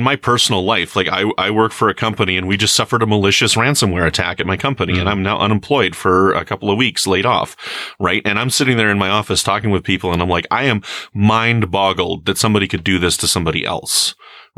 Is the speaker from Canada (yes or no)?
yes; Canada; Oh, well, I don't know. That's just being Canadian.